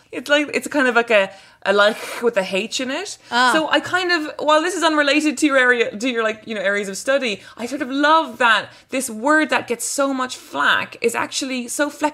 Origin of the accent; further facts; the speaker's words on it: Cork, Munster, Ireland; I'm from Cork, which is a city in Ireland, a city in the south of Ireland.